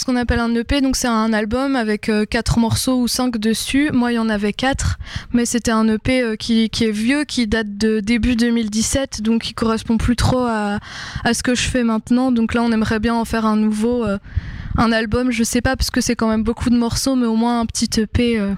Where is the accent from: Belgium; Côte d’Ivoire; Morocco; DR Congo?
Belgium; je cherchais un prénom à consonance un peu belge parce que je suis belge